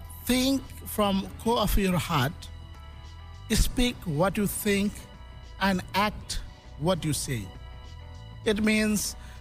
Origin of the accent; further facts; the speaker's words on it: Nepal; English is a second language; I'm from Nepal, the top of the world, Mount Everest, country of Mount Everest